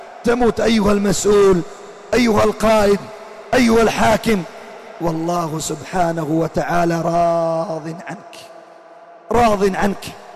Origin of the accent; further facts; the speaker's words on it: Yemen; مما أوصي القادة والحكام في بلادنا اليمن